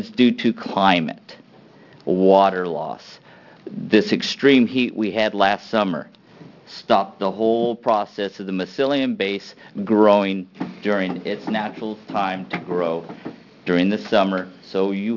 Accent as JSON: {"language": "English", "region": "Washington", "country": "United States", "said": "I'm from Washington."}